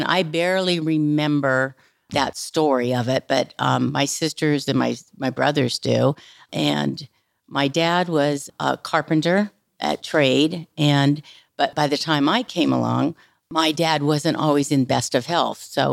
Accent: Alameda, California, United States; Oh, I loved it. I loved it for a lot of the reasons. Back in the 50s, it was safe.

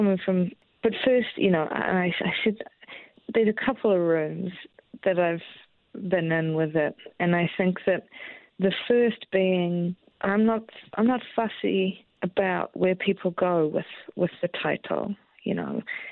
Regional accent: Christchurch, Canterbury, New Zealand; Well, I'm from Christchurch.

